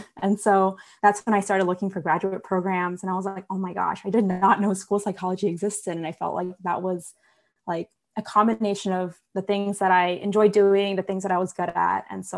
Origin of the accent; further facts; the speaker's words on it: Virginia, United States; so I'm from the Northern Virginia area.